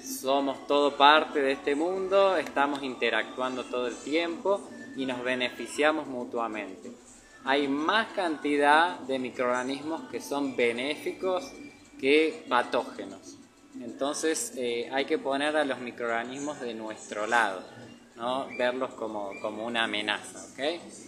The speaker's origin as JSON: {"language": "Spanish", "town": "San Francisco", "region": "Córdoba", "country": "Argentina", "said": "Tengo 33 años, soy de Argentina, San Francisco, Córdoba, y ahora estoy de viaje, estoy en Guatemala."}